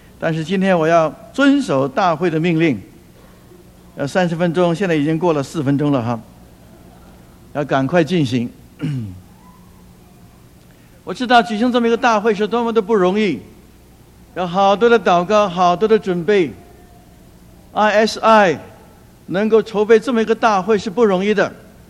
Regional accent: Beijing, China; now in United States; 我自己是生长在北京，我不告诉你们多少年以前哈。 那么我老家是保定府，我生长在北京，我来到美国30多年了，快40年了

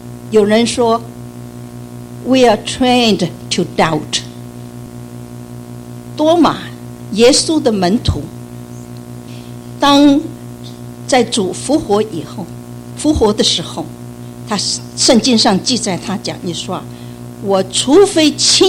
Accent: China; 我们中国人常常讲天，可是天离我们很远

